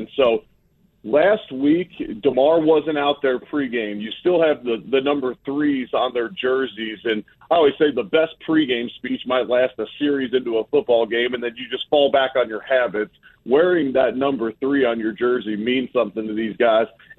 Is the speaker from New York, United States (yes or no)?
no; Cincinnati, Ohio, United States; Yeah, I'm originally from Cincinnati, and I call it Paul Brown Stadium still